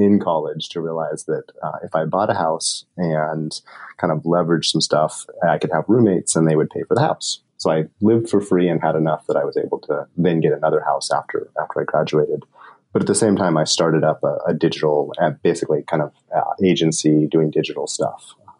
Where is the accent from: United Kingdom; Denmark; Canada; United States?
United States; Gold Beach, Oregon; also born or lived in Hawaii / California; But early childhood was a place called Gold Beach, Oregon.